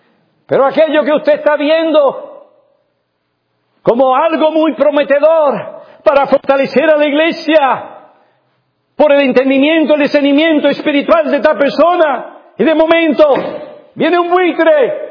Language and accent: Spanish; New York, United States; born there; Yo nací en Nueva York